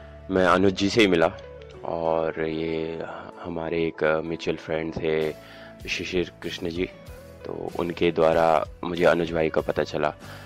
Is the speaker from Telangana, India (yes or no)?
no; Uttarakhand, India; और मैं भी उत्तराखंड का रहने वाला हूँ, मैं पहाड़ों से हूँ